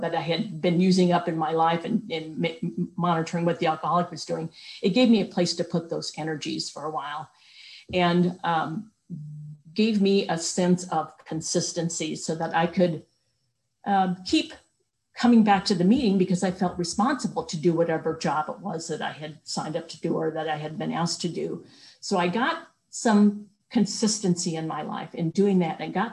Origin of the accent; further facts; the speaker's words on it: Nebraska, United States; I am from Nebraska